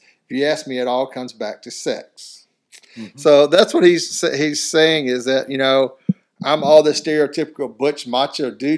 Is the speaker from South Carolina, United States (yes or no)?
yes; South Carolina, United States; When I moved to the city 20 years ago, I was shocked at the reception I got from men. I grew up in South Carolina, where masculinity bled in the water supply.